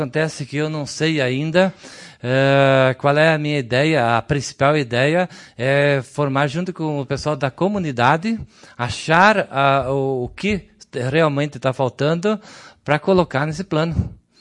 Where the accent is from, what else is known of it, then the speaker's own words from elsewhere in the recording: Mormaço, Rio Grande do Sul, Brazil; Eu sou de Mormaço, tenho bloco de produtor no Mormaço, resido, pai reside em Mormaço